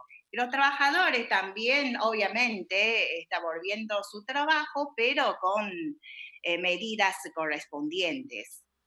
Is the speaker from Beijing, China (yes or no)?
no; Harbin, Heilongjiang, China; la ciudad de Harbin, que yo soy de ahí, de mi ciudad natal de Harbin, es la capital de provincia de Heilongjiang, cerca de Rusia